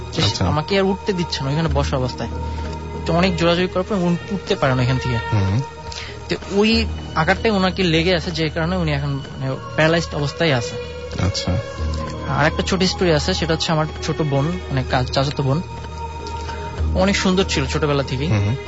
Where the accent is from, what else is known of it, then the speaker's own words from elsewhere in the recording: Gopalganj, Dhaka Division, Bangladesh; now in Dhaka, Bangladesh; জিগাতলা থেকে, আমার এন্টারপ্রাইজ, আমার দেশের বাড়ি গোপালগঞ্জের মুর্শিদপুর থানা।